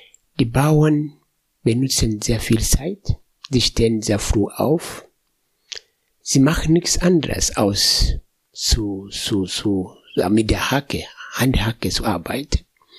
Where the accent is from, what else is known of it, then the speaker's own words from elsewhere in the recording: Kagera, Tanzania; Ich komme aus Kagera-Region, am Viktoriasee. Wir haben auch Fisch.